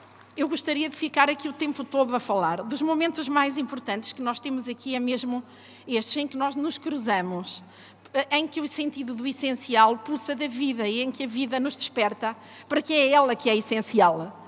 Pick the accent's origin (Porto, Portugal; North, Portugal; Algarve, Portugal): North, Portugal; Eu sou do Norte, não sou minhota e recebi, em parte, uma cultura que ainda se aparenta com a cultura minhota.